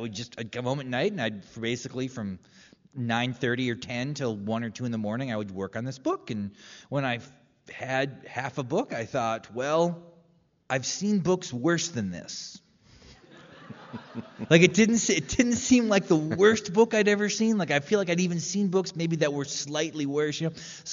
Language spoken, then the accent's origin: English; North Dakota, United States; I grew up in North Dakota on a farm outside of a town of 500 people. There was like 23 kids in my graduating class.